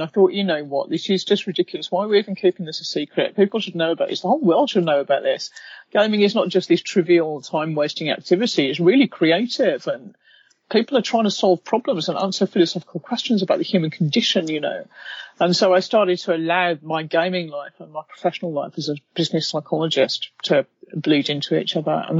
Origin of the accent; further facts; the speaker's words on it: United Kingdom; I'm British, as you can probably tell.